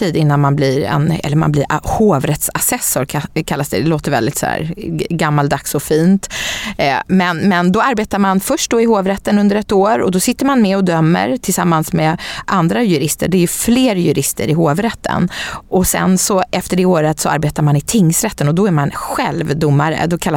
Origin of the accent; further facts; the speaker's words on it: Stockholm, Stockholm County, Sweden; Och jag är uppväxt i innerstan i Stockholm och haft bra uppväxtförhållanden